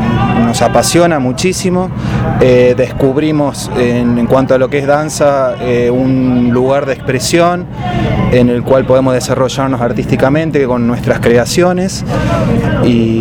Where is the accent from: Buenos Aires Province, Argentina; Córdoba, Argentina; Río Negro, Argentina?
Córdoba, Argentina; Villa Dolores; Yo provengo de Villa Dolores, Córdoba.